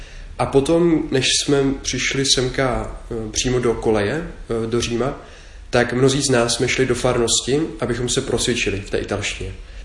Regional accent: Kroměříž, Zlín Region, Czechia; pocházím z Kroměříže, což je takové krásné moravské městečko. A v Kroměříži jsem vyrůstal, chodil jsem tam na základní školu, potom i na gymnázium.

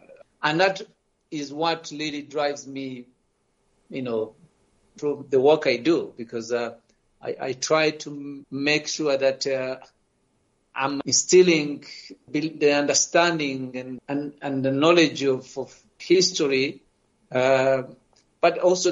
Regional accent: Rwanda; Soon after the genocide, I never imagined that it was ever going to be possible for the Hutu and Tutsi community to live side by side again, given what we had just gone through.

